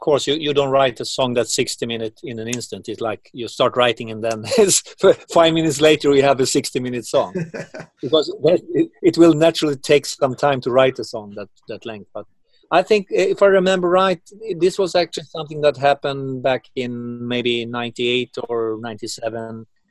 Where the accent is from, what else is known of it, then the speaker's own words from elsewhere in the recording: Uppsala, Uppsala County, Sweden; English is a second language; He has the, like, this big botanical garden here in my hometown in Uppsala.